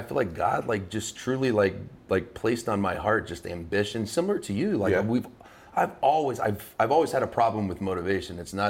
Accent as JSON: {"language": "English", "town": "Baton Rouge", "region": "Louisiana", "country": "United States", "tie": "born or raised there", "also_born_or_lived": "Indiana", "said": "But I was born in Indiana. And age two, moved down to Baton Rouge, Louisiana, and literally was like thrust into African-American sports"}